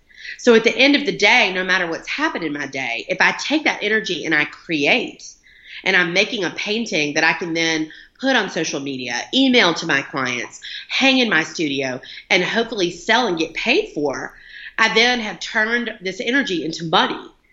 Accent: Montgomery, Alabama, United States; I was raised in Montgomery, Alabama

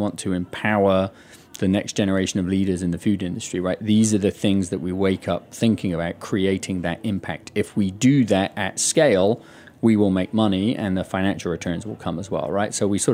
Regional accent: United Kingdom; So in my home country, the UK, because of the intensive farming techniques

